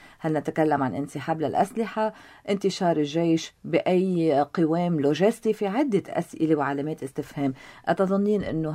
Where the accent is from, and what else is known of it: Lebanon